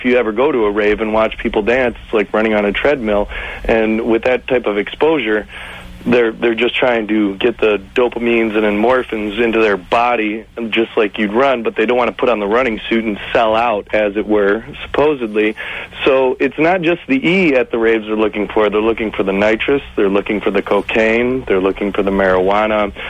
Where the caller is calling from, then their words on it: Michigan, United States; I'm calling from Michigan, which is the birthplace of techno, which is what is played normally at raves.